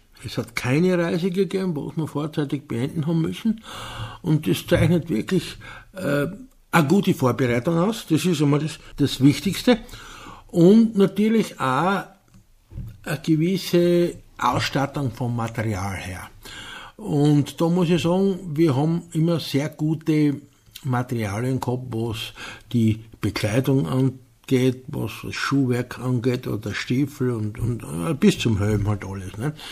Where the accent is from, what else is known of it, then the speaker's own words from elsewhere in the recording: Styria, Austria; ich bin aus der Steiermark